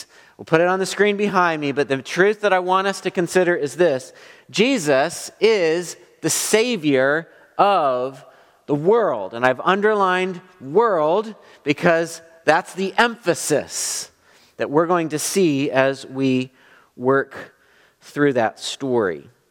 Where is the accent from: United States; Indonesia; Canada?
United States; Ohio; So where we grew up in Ohio, there was a hospital called Good Samaritan.